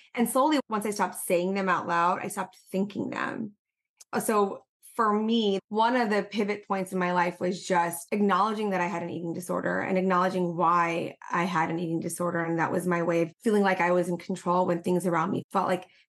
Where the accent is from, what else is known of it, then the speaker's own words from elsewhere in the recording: New York, United States; So I was born and raised in New York. I did residency in Atlanta, which is what brought me to Georgia.